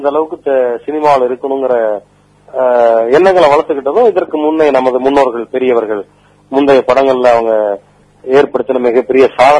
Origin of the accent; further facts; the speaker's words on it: Kumarapalayam, Tamil Nadu, India; born there; நான் இருந்து ஈரோடு பக்கம் கோயம்புத்தூர் ஈரோடு கேள்விப்பட்டிருக்கீங்கன்னு நினைக்கிறேன், சேலம் ஈரோட்டுக்கு நடுவில் குமாரபாளையம், பவானி குமாரபாளையம் அதான் என்னுடைய நான் பிறந்த ஊரு.